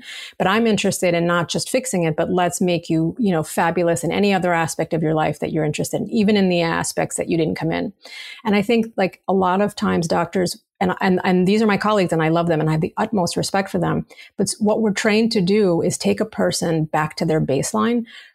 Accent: New York, United States; I, as a New Yorker, like you're in the midst of all of it.

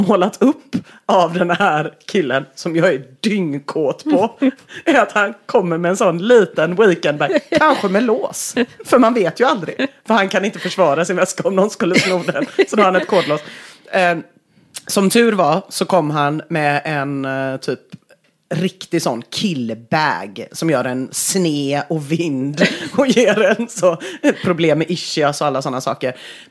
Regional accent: Gothenburg, Västra Götaland County, Sweden; jag är uppvuxen i Göteborg

